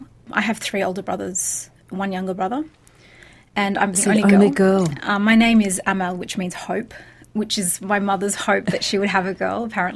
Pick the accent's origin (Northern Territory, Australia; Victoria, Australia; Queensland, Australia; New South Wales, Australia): New South Wales, Australia; Sydney; I grew up in Sydney. I was born in Sydney. I grew up in the eastern suburbs, which is probably not a very predominantly Arab area.